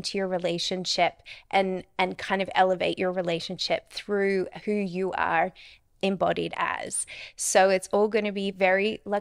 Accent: Australia; I always hesitate over the name because I'm Australian, so my pronunciation isn't always correct.

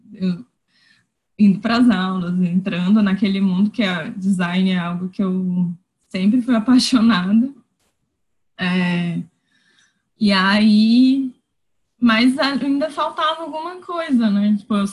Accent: São Luís, Maranhão, Brazil; eu sou de São Luís e eu sou designer também

